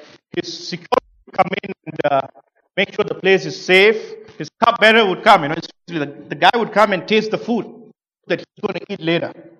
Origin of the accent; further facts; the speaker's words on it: Malaysia; English is a second language; When I was growing up in Malaysia, the first job, I started off life working in a hotel, in a resort, in a country that where English is not your first language